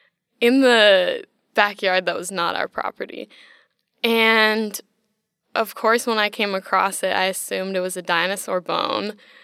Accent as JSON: {"language": "English", "region": "California", "country": "United States", "tie": "born or raised there", "said": "Growing up in Orange County, no one ever talked about the environment."}